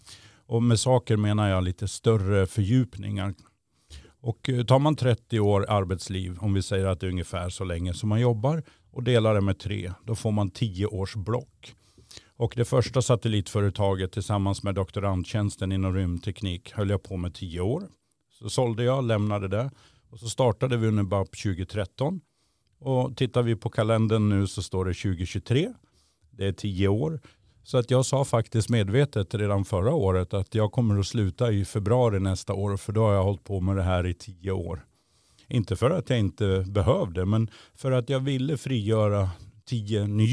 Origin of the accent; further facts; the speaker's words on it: Borlänge, Dalarna County, Sweden; now in Uppsala, Sweden; själv är jag uppvuxen i Dalarna i Borlänge, har gått tekniskt gymnasium, gjorde militärtjänst i Falun i 15 månader och sen flyttade jag hit till Uppsala